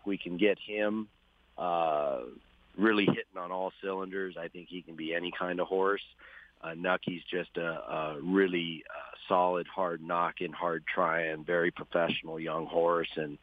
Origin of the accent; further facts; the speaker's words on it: Del Mar, California, United States; The first one being at Del Mar, in my hometown, and running 1-2 was just incredible.